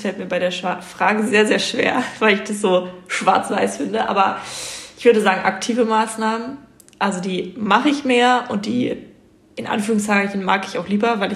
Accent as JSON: {"language": "German", "town": "Göttingen", "region": "Lower Saxony", "country": "Germany", "said": "Ich komme ja aus Göttingen"}